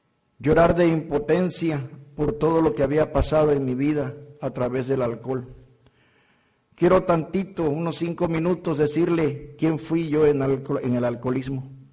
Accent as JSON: {"language": "Spanish", "region": "Chiapas", "country": "Mexico", "said": "Yo soy chiapaneco, pegado a la hermosa"}